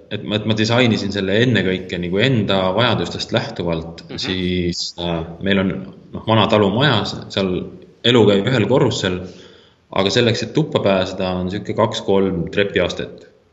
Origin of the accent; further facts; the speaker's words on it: Tartu, Tartu County, Estonia; now in Rõuge, Estonia; mä olen hetkel olles elupõline tartlane või nooruses tartlane, siis ma nüüd viimased juba võib-olla 15 aastat olen siukene uusmaakas. Ma elan Võrumaal Rõuge vallas